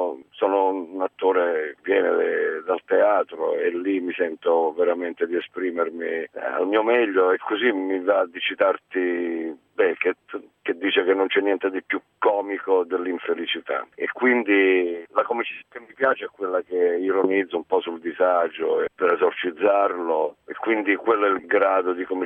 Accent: Lauria, Basilicata, Italy; now in Rome, Italy; dico sempre che il mio paese è Lauria, in provincia di Potenza, la mia città è Roma, nel senso che mi sento di appartenere ormai a questa città dove ho vissuto più che al mio paese, anche se la mia radice è molto forte

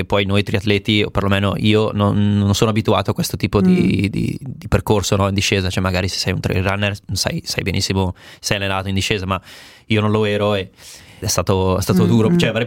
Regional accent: Seriate, Lombardy, Italy; io sono di Seriate, vicino a Bergamo, quindi sono a 20 km da Sarnico

